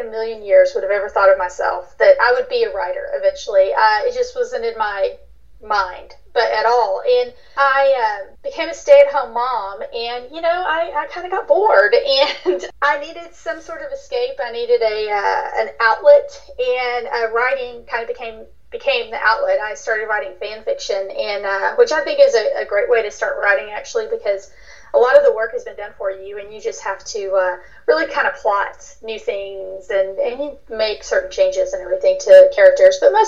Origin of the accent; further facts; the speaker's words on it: Texas, United States; Okay, so I'm actually visiting my mom in my hometown in East Texas.